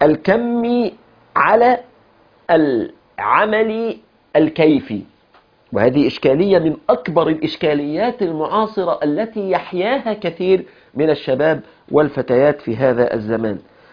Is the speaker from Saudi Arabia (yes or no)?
no; Egypt; هذا هو المثل الشعبي الشهير عندنا في مصر